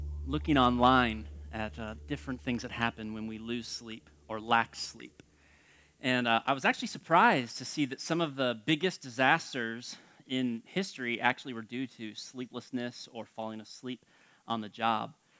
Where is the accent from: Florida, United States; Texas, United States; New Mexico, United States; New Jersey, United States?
Florida, United States; I'm from South Florida, and so I don't really know how to camp a whole lot